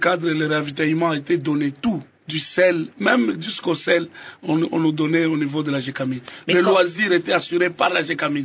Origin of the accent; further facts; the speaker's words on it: Lubumbashi, Haut-Katanga, DR Congo; moved away as an adult; Toute mon enfance, je l'ai passée à Lubumbashi. J'ai quitté Lubumbashi en 1992, que j'ai quitté Lubumbashi pour Goma. Et Goma, avec l'entrée de l'AFDEL, je me suis retrouvé à Kinshasa.